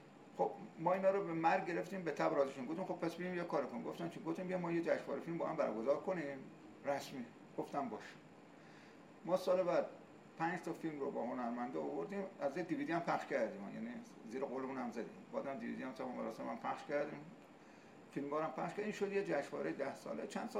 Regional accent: Abadan, Khuzestan, Iran; ما چون آبادانی هستیم

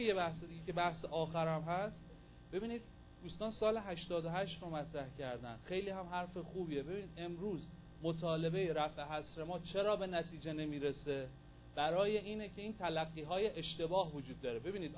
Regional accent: Iran; اگر من هویت ایرانیم رو داشته باشم

